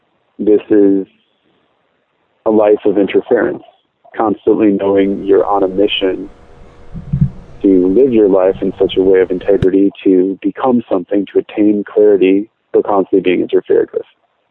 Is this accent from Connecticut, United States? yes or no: yes; Connecticut, United States; I grew up in Connecticut, New England, here in the USA